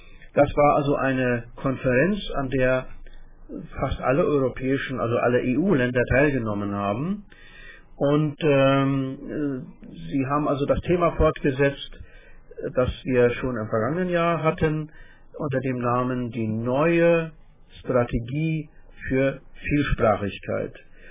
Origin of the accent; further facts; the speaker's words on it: East Germany, Germany; Und da müssen wir uns hier als Ostdeutsche immer wieder daran gewöhnen